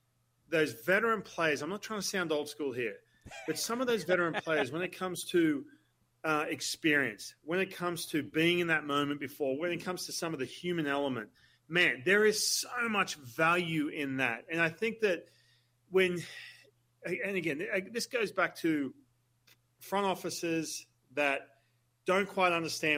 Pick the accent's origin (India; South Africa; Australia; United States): Australia; look, I'm Australian, right? So I go back to Australia